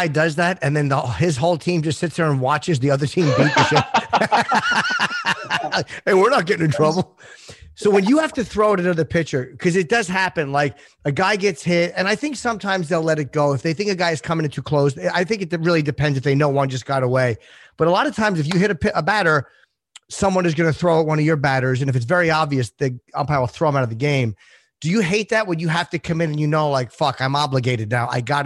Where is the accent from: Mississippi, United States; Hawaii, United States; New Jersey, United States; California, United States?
New Jersey, United States; I was a Yankee fan most of my life. I grew up in New Jersey